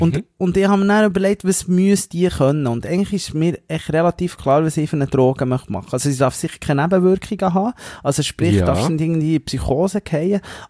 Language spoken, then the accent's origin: German; Switzerland